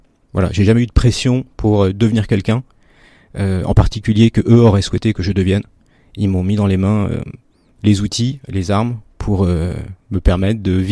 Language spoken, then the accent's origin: French; Maurepas, Île-de-France, France; J'ai grandi dans les Yvelines, secteur ville nouvelle, 50 ans en Yvelines. Une ville qui venait de sortir de terre, qui s'appelle Maurepas, comme beaucoup d'autres dans la région.